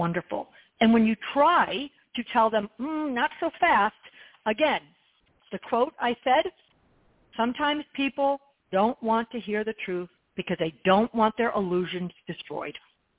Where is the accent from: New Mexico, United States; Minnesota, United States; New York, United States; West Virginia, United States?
New York, United States; Buffalo; also born or lived in South Florida; now in North Georgia, United States; I live in North Georgia, still own a home in Florida, South Florida. And I grew up in Buffalo, New York, and one of my friends from kindergarten, and I'm 60 years old.